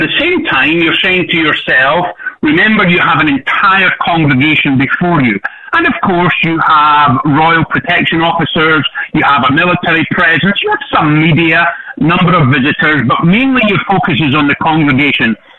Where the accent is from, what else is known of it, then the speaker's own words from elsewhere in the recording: Southern United States, United States; accent: southern; it's clearly because of my rich southern accent.